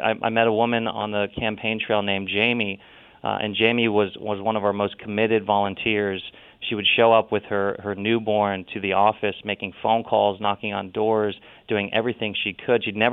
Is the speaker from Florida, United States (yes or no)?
no; Ohio, United States; As a result, I vaguely look Hawaiian, but I'm from Ohio.